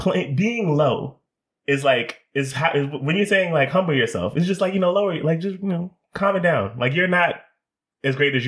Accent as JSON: {"language": "English", "town": "Atlanta", "region": "Georgia", "country": "United States", "said": "And we're from East Atlanta."}